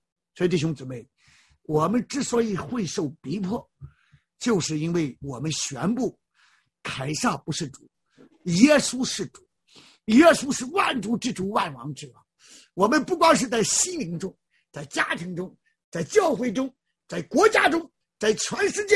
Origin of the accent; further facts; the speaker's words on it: China; 这是我们中国人为人父母都这样讲啊